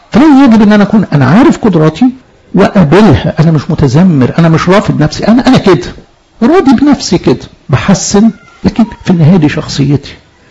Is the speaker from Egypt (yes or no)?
yes; Egypt; ما هو احنا طبيعتنا كمصريين كده، ما نملش للمغامره